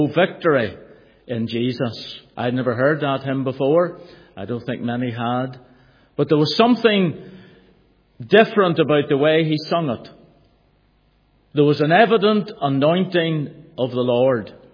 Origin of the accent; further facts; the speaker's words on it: Belfast, Northern Ireland, United Kingdom; I'm from Belfast, so I'll not say too much